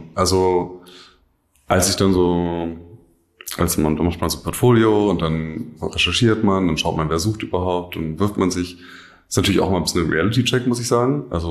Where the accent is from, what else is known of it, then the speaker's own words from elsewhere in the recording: Berlin, Germany; Ich komme ursprünglich aus Berlin.